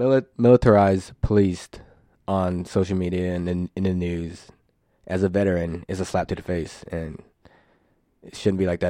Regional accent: Texas, United States; also born or lived in San Francisco; now in San Diego, United States; I originally was born in, or originally, what I was born in San Francisco, grew up in Texas, and now I live in San Diego.

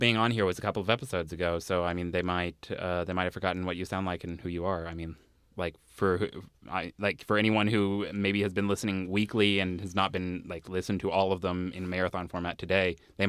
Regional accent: Lexington, United States; I am 24, and I'm from Lexington, where this podcast is recorded.

